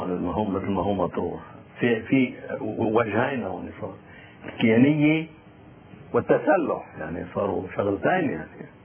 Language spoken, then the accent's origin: Arabic; Lebanon; نحن بدنا نعرف شغلة كلبنانيين نؤمن بلبنان